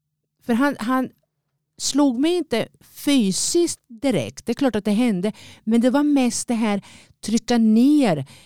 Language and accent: Swedish; Linköping, Östergötland, Sweden; alla vet väl att jag kommer från Linköping förmodligen, men det här var en förort till Linköping